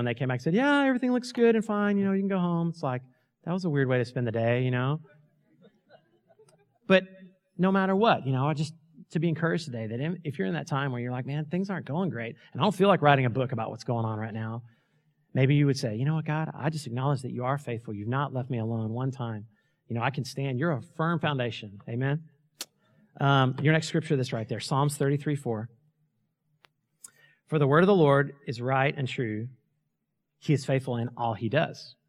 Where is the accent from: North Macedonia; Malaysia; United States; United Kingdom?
United States; Minnesota; hi, they're okay, we're from Minnesota.